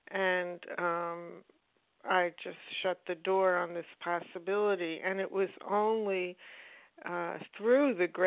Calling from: Boston, Massachusetts, United States; from Boston, recovered compulsive overeater.

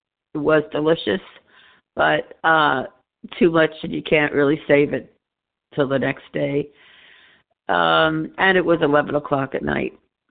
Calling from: New York City, New York, United States; I'm calling from New York City.

